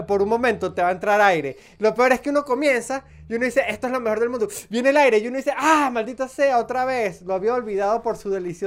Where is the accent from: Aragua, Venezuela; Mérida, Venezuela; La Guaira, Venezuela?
Mérida, Venezuela; yo vengo de Mérida, que es una ciudad donde el suéter es importantísimo tenerlo puesto.